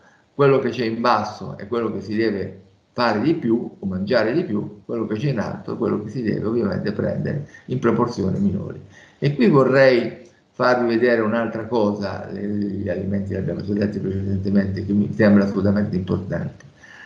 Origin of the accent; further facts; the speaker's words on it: Piedmont, Italy; Io, insomma, comincio ad avere una certa età, quindi mi ricordavo che io vengo dal Piemonte, dalla campagna delle Langhe